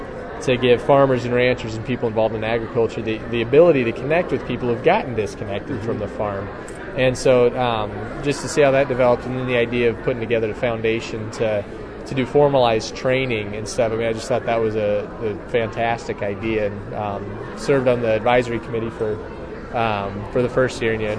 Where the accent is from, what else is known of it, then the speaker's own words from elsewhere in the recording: Giltner, Nebraska, United States; now in Aurora, United States; I'm from Hamilton County, Nebraska. I grew up in Giltner, and that's where our farm is.